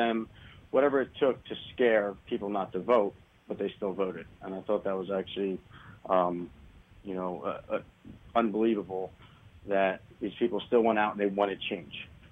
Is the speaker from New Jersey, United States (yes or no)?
yes; Phillipsburg, New Jersey, United States; Okay. Well, like you said, I'm from Phillipsburg, New Jersey, one of four boys, who also I have two other brothers that served and did time overseas as well.